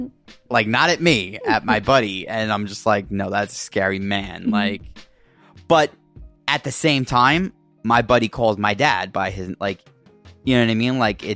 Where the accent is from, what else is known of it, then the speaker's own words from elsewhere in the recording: Brooklyn, New York, United States; Like, one of my oldest friends that I grew up with in Brooklyn.